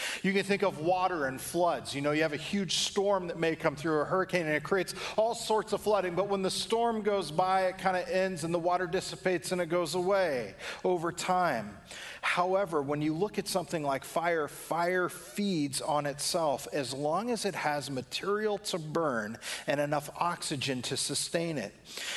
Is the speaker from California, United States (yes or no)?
yes; California, United States; But another natural disaster that I was very used to seeing as well growing up in California was that of fires.